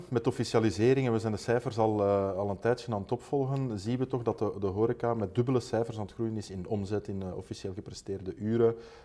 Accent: Belgium; dat is anderzijds een economisch gegeven voor ons als Belgen.

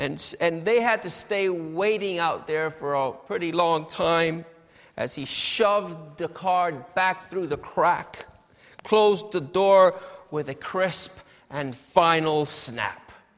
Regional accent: New York, United States; Actually, I'm a New Yorker

